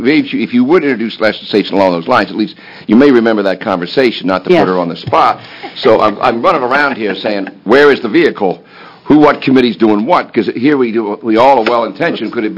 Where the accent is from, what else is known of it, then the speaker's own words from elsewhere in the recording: Ireland; so you can pick on me because I'm Irish